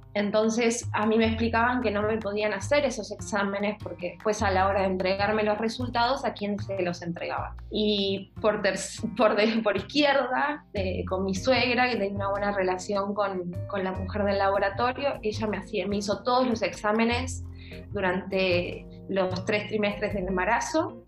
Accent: Santa Teresita, Buenos Aires Province, Argentina; born there; Cuando yo nací en el Partido de la Costa, en Santa Teresita

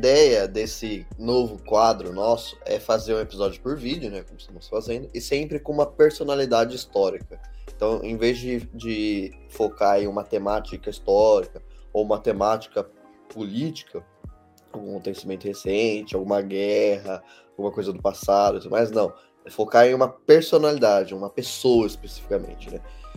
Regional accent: Osasco, São Paulo, Brazil; Mas eu não nasci em Osasco, né? Eu nasci no interior, eu nasci quase no Paraná.

